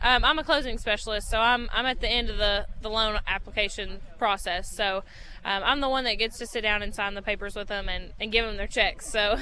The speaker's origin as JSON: {"language": "English", "town": "Lafayette", "region": "Kentucky", "country": "United States", "said": "I'm from Lafayette, Kentucky, and … him and my grandfather and my great-grandfather have been farming for several years."}